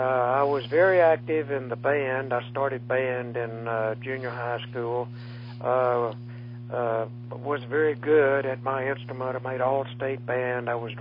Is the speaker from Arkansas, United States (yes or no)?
yes; Pine Bluff, Arkansas, United States; born there; I was born in Pine Bluff, Arkansas. I guess back then it was about the third largest city in the state.